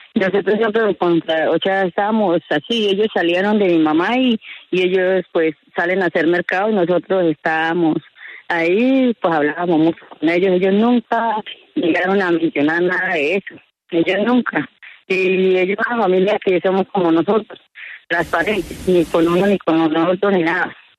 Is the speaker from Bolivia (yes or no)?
no; Cubará, Boyacá, Colombia; born there; Yo nací en Cubará, Boyacá.